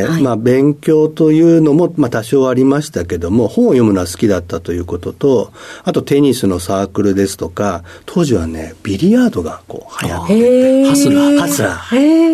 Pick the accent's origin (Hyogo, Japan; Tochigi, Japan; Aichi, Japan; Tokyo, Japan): Tokyo, Japan; Kameido; 東京のですね、亀戸下町になります。